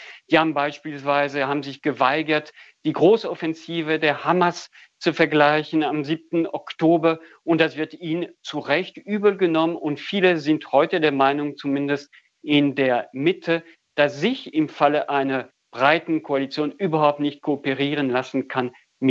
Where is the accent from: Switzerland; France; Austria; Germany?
France; das entspricht tatsächlich dem, was ich als Franzose erlebt habe